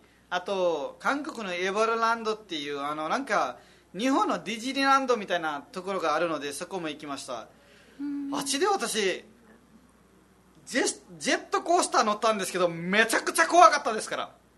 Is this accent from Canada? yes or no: no; Nepal; Japanese is a second language; 私もネパール人